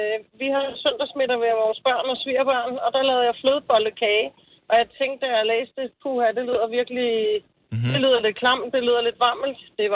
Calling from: Strøby Egede, Zealand, Denmark; jeg er fra Strøbeede.

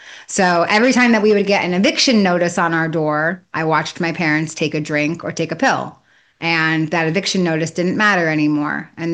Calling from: Brooklyn, New York, United States; My name's … I'm dialing in from Brooklyn, New York.

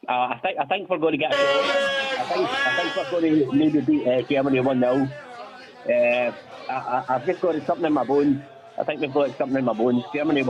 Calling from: Rutherglen, Scotland, United Kingdom; How are you doing, guys? … from Rutherglen.

